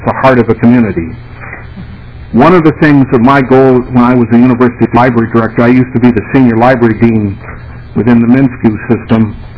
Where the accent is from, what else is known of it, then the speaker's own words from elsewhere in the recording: Marshall, Minnesota, United States; from Marshall, Minnesota.